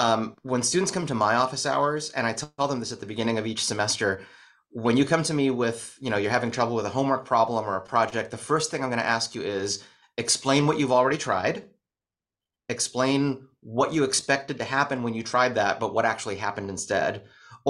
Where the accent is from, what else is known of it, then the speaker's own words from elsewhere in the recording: New York, United States; I've been doing musicals since since age seven or something when I grew up in New York.